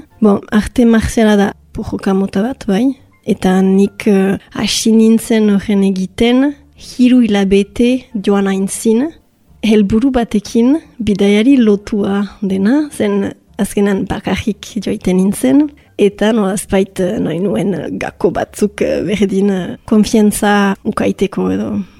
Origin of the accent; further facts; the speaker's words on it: Bayonne, Nouvelle-Aquitaine, France; Baionakoa naiz, eta bon, ostakit importantea den, me ogoita amabost urte ditut.